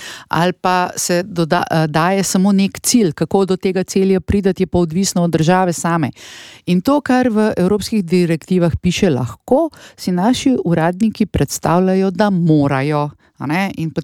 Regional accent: Central Slovenia, Slovenia; sama prihajam iz Barja

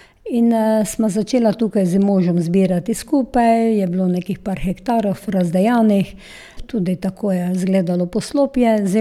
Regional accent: Vitomarci, Drava, Slovenia; Prihajam iz Vitomart, Sveti Andraž, to je naslednja občina, ni daleč.

